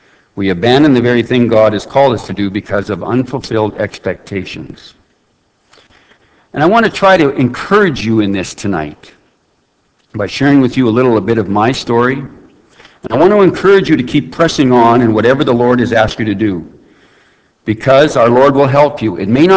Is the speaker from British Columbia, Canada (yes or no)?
no; Saskatoon, Saskatchewan, Canada; I was from Saskatoon. I thought, what if they know me?